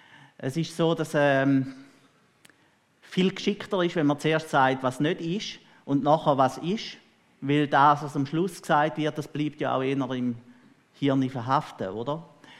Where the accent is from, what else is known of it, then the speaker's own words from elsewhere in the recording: Switzerland; dass wir als Schweizer diesbezüglich halt eben das ganz stark immer auf dem Hintergrund von unserem Demokratieverständnis lesen und interpretieren